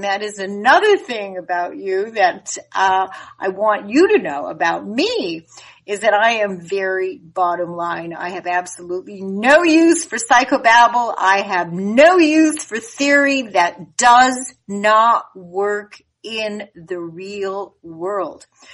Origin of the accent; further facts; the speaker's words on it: Canada; I grew up in Canada. And I was educated in Canada and I did all of my training in Canada.